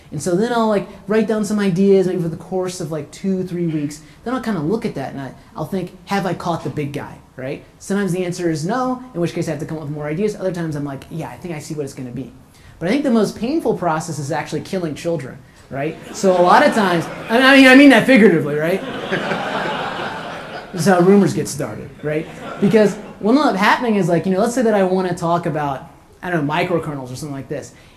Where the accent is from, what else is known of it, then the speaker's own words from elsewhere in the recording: the South, United States; And I feel like I grew up in the South where basically every idea was assumed to be terrible from the get-go.